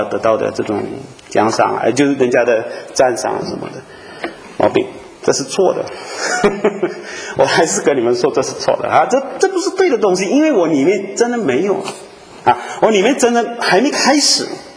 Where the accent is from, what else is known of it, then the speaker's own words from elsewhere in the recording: Malaysia; 在教会长大，我在马来西亚长大嘛，我从我在爸爸的教会一直到我在北美相当长的时间了